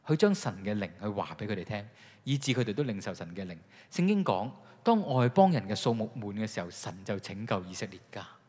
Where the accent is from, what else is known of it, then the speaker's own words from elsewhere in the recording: China; 我哋中國人有句説話話咩咧